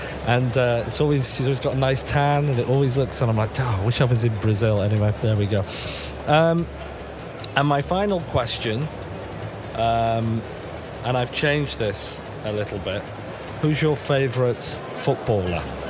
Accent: England, United Kingdom; now in Canada; I'm from England originally. I live in Canada.

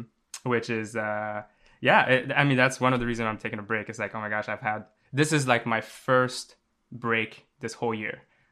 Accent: Montreal, Quebec, Canada; I'm from Montreal, Canada.

